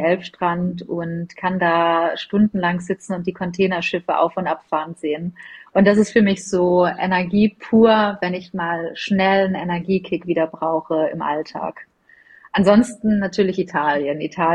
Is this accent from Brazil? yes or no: no; Northern Germany, Germany; tatsächlich als Norddeutsche bin ich der Skifahrer